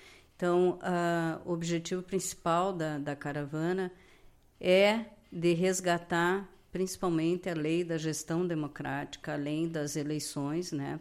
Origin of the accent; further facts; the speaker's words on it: Lagoa Vermelha, Rio Grande do Sul, Brazil; now in Vacaria, Brazil; Eu nasci aqui em Lagoa e... mais de 40 anos, moro em Vacaria.